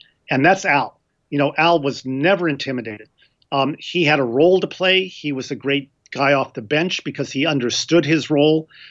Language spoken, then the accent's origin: English; Missouri, United States; And I, you know, the truth of the matter is I grew up a Cardinal fan. I was from Missouri.